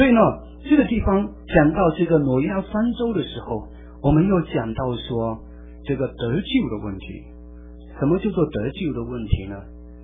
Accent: China; 我们中国人对这个神的事情早就知道，早就知道。

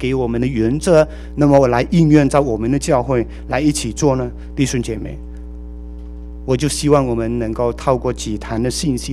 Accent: Fuzhou, Fujian, China; accent: Fuzhou dialect; 我是讲福州话，不过他也讲福州话，他的福州话跟我不大一样

